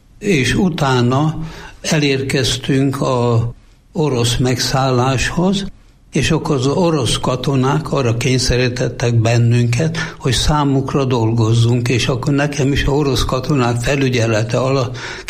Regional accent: Mosonmagyaróvár, Győr-Moson-Sopron, Hungary; born there; Én Mosonban születtem, ma már Moson-Magyaróvár.

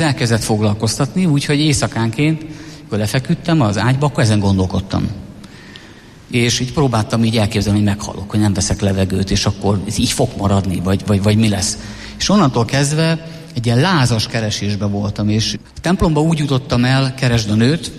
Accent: Szabolcs-Szatmár-Bereg, Hungary; És ilyen szabolcsi gyerek vagyok, sokat dolgoztunk a kertben, sokat segítettünk

